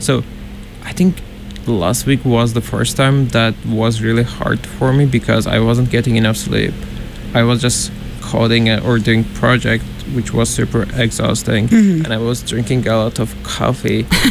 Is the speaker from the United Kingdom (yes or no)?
no; Turkey; English is a second language; moved away as an adult; now in United States; So I'm from Turkey. Mm-hmm. I moved to States when I started college here. So it's my fourth year here. I've always lived in Turkey. I lived in a very small city when I grew up until high school.